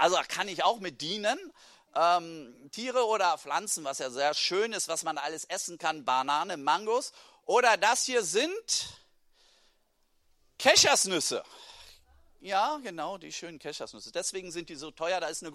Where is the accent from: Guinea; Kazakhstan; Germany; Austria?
Guinea; German is a second language; Bei uns in Guinea, wir haben ja noch eine andere, ganz andere Bevölkerungsstruktur wie hier. Bei uns sind 50% der Bevölkerung unter 17.